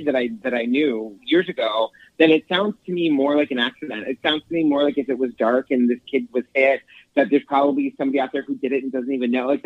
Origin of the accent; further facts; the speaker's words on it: Boston, Massachusetts, United States; I'm from Boston myself.